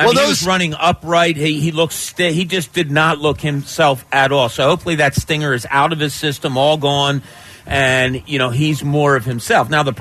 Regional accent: Philadelphia, Pennsylvania, United States; my GPS took over as a Philadelphian.

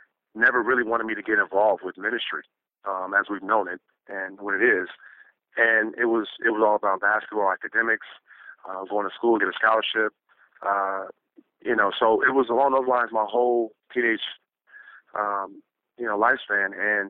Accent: Columbus, Ohio, United States; Went to Ohio State University before that. Born and raised in Columbus, Ohio. So been playing basketball for a long time.

